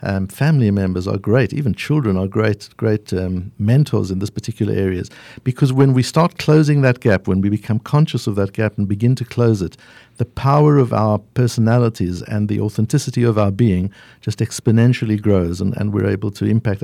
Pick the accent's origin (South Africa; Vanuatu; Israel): South Africa; moved away as an adult; now in United States; I grew up in South Africa and studied around the world, but only emigrated to the United States in 1997 when we brought the consulting business over here at that time.